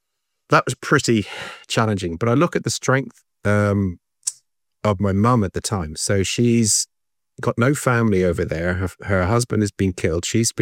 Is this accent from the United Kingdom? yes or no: no; Dublin, Leinster, Ireland; I grew up in Dublin.